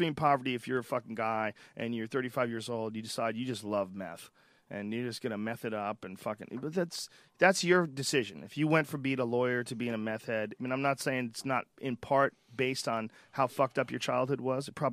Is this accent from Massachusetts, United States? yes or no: yes; Newton Upper Falls, Massachusetts, United States; But you can't tell me that, like, me growing up in Newton Upper Falls